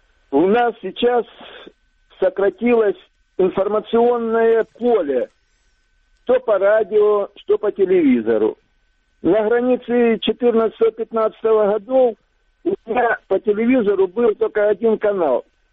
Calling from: Donetsk Oblast, Ukraine; Я звоню с оккупированной территории.

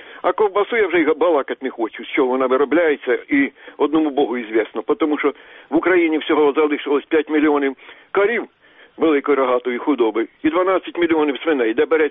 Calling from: Poltava, Poltava Oblast, Ukraine

